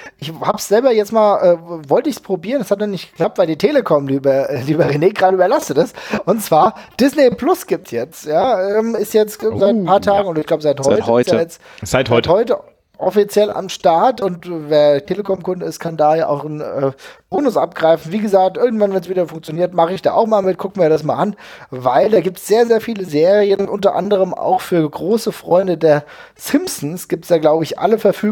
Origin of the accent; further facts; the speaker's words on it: Frankfurt, Hesse, Germany; also ich komme aus Frankfurt, ich wohne in Frankfurt